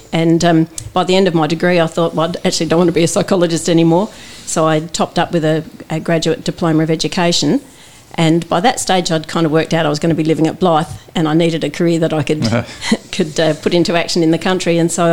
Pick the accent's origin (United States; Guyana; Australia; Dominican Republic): Australia; Pinery, South Australia; also born or lived in Balaclava; I was born in Balaclava and was raised at Pinery on the 9 Mile there with my mum and dad and brother Andy and sister Gay, and had a very happy, carefree, wonderful childhood